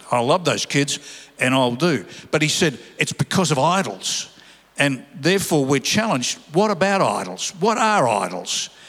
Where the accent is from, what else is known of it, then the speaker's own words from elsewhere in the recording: Sydney, New South Wales, Australia; I was brought up in Sydney